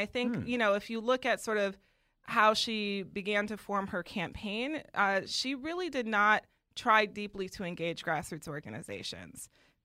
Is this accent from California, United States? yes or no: no; Wisconsin, United States; but I grew up in Wisconsin, and if you didn't travel to Milwaukee, right, there was a good chance